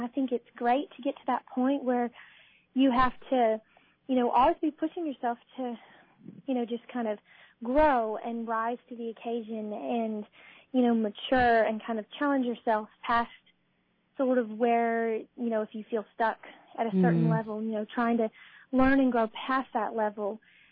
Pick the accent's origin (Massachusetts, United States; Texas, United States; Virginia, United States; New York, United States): Texas, United States; And since my sisters and I play the fiddle and growing up in Texas, that's a huge part of, you know, Texas music and culture is a lot of fiddling.